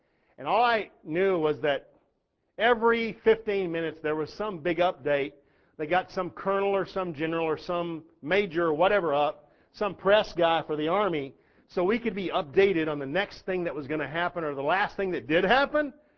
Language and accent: English; Texas, United States; So I grew up in Texas knowing we were going to die in a nuclear blast.